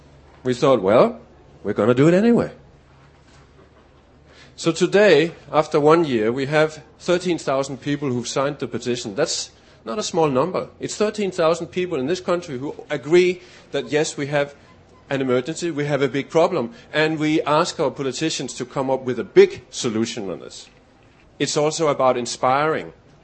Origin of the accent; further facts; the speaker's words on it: Denmark; moved away as an adult; now in Australia; wonder about my accent, I came to Australia 4 years ago from Denmark.